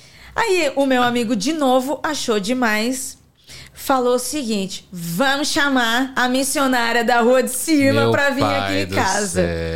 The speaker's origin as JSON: {"language": "Portuguese", "town": "Registro", "region": "São Paulo", "country": "Brazil", "said": "Essa história aconteceu em Registro, né, interior de São Paulo. Lá na minha cidade, aconteceu na Vila Nova."}